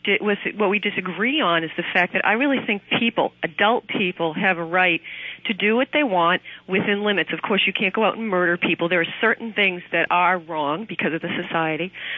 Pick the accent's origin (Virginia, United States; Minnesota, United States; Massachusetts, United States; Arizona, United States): Massachusetts, United States; Boston; I mean, I grew up in the Boston area, and Boston is a very conservative Irish Catholic area